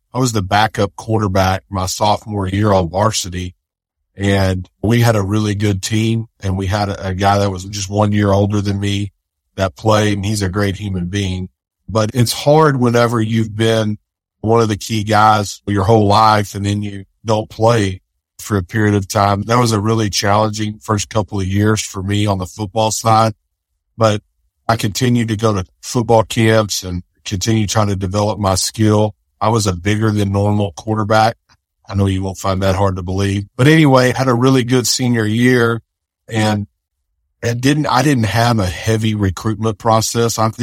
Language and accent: English; Lubbock, Texas, United States; I grew up here in Lubbock.